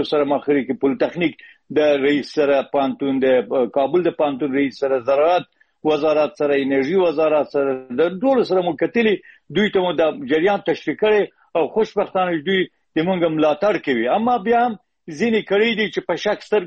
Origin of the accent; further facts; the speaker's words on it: Herat, Afghanistan; born there; په هرات کې پیدا شوی یم.